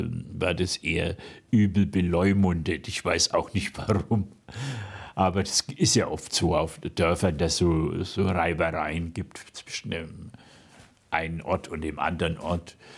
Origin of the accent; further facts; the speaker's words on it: Fürth, Bavaria, Germany; Fort, wo ich aufgewachsen bin